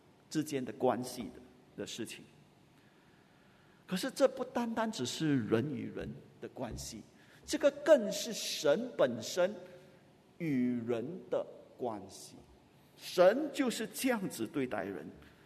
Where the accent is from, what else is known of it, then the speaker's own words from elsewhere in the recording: Singapore; 至少这是我们作为新加坡人的一个自豪感。我们不单是新加坡人，我们更是基督徒。